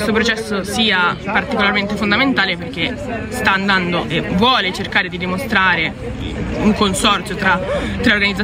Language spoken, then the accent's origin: Italian; Milan, Lombardy, Italy; in quanto milanese, si vive Milano, si vive la Lombardia